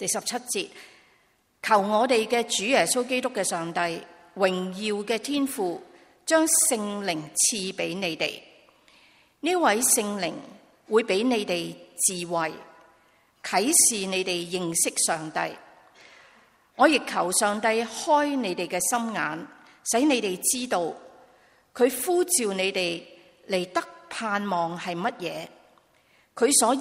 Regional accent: China; 如果以我们中国人的习俗来讲，

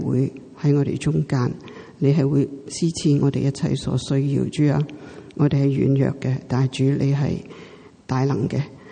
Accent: Hong Kong; now in Vancouver, Canada; 我哋由香港嚟到温哥华

